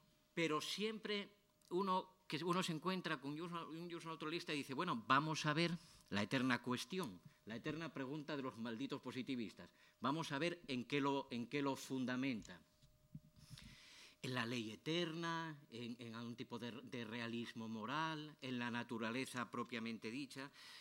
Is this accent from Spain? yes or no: yes; Asturias, Spain; Creo que mi ironía se debe a dos factores naturales, como son que soy asturiano y que soy positivista.